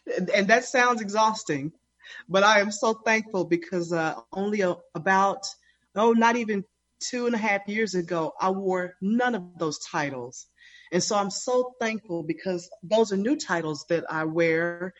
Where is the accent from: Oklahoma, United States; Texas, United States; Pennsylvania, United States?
Texas, United States; Lubbock; So I am from Lubbock, Texas. And to put that in perspective, it's about 5 miles east of the Dallas area. So I grew up in Lubbock to a Christian mom and dad.